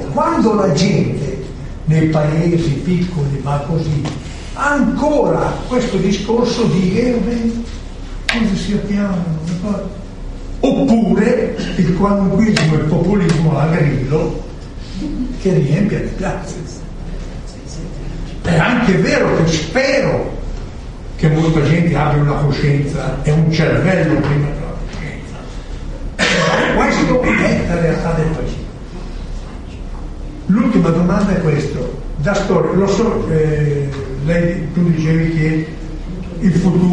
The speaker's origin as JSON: {"language": "Italian", "town": "Carate Brianza", "region": "Lombardy", "country": "Italy", "tie": "born or raised there", "said": "nel mio paese a Carate fanno ancora sul discorso delle foibe"}